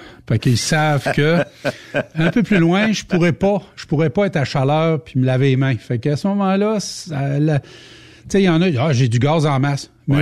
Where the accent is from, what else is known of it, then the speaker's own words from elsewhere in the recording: Sacré-Cœur, Quebec, Canada; j'en ai fait quelques-uns dans mon bled là, justement au Saguenay dans le bout de Sacré-Cœur